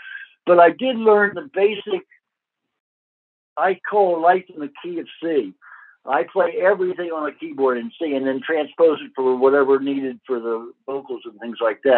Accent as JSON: {"language": "English", "region": "New York", "country": "United States", "tie": "born or raised there", "said": "I grew up in New York in those days, you were either a rocker or a surfer, and there wasn't many surfers on the East Coast."}